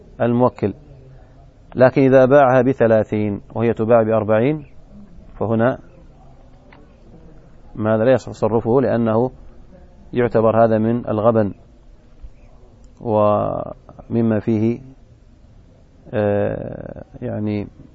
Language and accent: Arabic; Yemen; يعني مثلا الآن عندنا في اليمن يبيعون ويشترون بالريال السعودي وبالريال اليمني